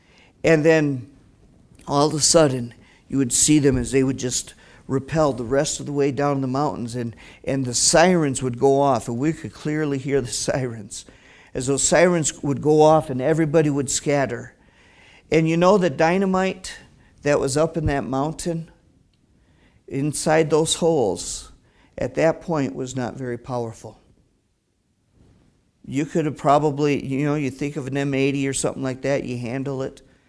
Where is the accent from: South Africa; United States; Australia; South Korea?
South Korea; moved away; I remember growing up in South Korea.